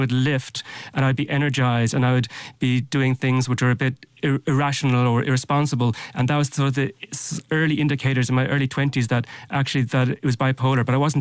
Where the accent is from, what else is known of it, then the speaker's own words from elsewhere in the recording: Ireland; also born or lived in London; A couple of years in Tralee, County Kerry. I was born in London. My family moved back, they're Irish, and moved back to Ireland when I was a babe in arms.